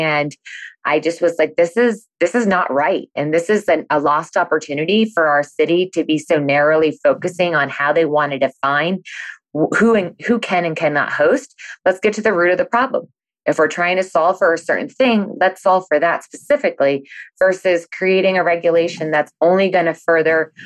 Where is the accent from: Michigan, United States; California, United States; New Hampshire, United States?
New Hampshire, United States; And I'm from New Hampshire. I grew up on the seacoast of New Hampshire.